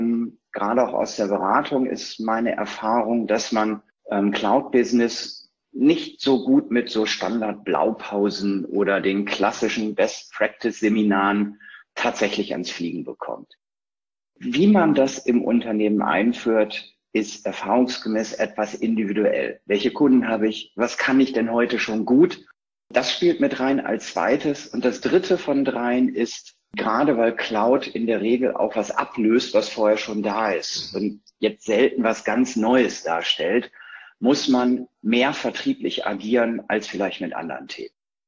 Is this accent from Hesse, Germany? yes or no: no; North Rhine-Westphalia, Germany; In Hashtags ordne ich mich ein als Ostwestfale, neugierig, verliert ungern und ist schon lange dabei